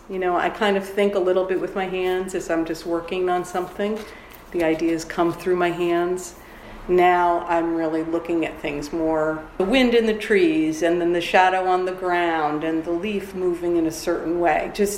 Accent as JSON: {"language": "English", "town": "Livingston", "region": "New York", "country": "United States", "tie": "born or raised there", "said": "I grew up in Columbia County on a farm, a dairy farm."}